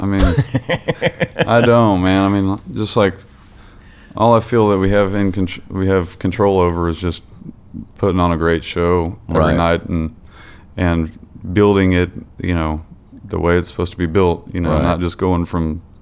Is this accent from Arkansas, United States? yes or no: no; Pendleton, Indiana, United States; I'm from Pendleton, Indiana, man.